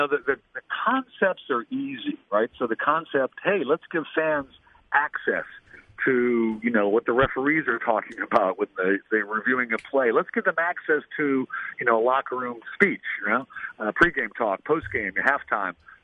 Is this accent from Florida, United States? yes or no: no; Cleveland, Ohio, United States; I grew up in Cleveland.